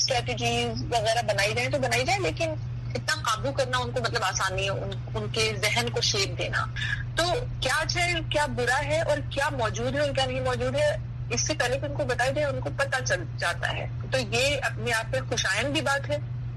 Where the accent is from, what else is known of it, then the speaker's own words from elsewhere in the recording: Wisconsin, United States; میں وسکانسن میں بڑی ہوئی وسکانسن کی ریاست میں لیکن میرے والد جسٹ ابھی دو مہینے پہلے کیلیفورنیا میں شفٹ ہو گئی